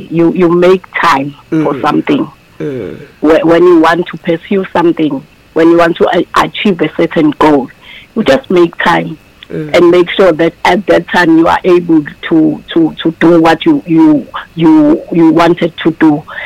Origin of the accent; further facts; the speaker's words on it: Empangeni, KwaZulu-Natal, South Africa; English is a second language; Well, it all began at church in my hometown, Empangeni, where I was born.